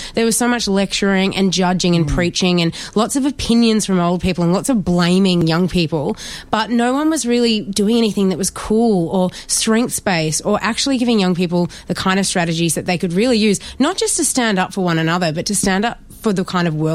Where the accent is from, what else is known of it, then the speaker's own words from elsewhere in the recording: Sandringham, Victoria, Australia; Grew up in Sandy, Sandringham. So I was a Bayside girl.